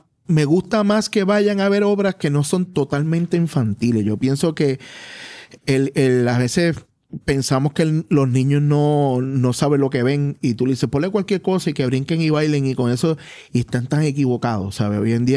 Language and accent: Spanish; Puerto Rico; ser puertorriqueño, ¿verdad? Si estamos bien claros, todos los que somos boricuas no lo hemos olvidado